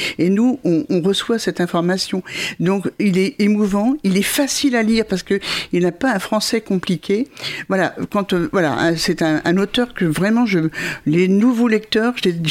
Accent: Paris, Île-de-France, France; je suis née à Paris, hein, donc dans le 6e arrondissement. J'y ai grandi. Et puis après, à l'adolescence, l'appartement avait rétréci. Donc on est allé dans les villes de banlieue, dans des appartements modernes, hein, donc dans le béton.

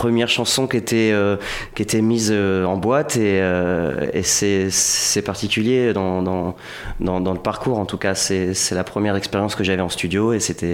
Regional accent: Saint-Jean-d'Angély, Nouvelle-Aquitaine, France; Je suis de Saint-Jean-d'Angély.

